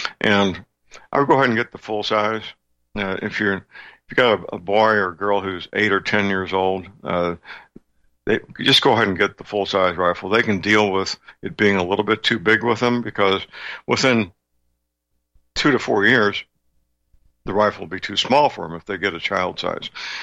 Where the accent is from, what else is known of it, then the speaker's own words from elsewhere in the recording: Missouri, United States; I'll click on my home state, Missouri, here, and see what pops up.